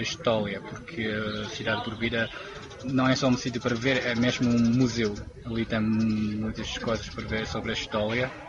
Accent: South China, China; Não, eu sou do Sul.

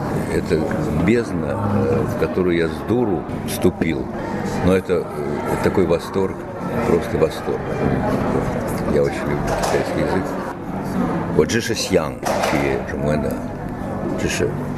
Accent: Almaty, Kazakhstan; Но я алматинец, понимаете? Поэтому для меня Азия – это абсолютно родная энергия.

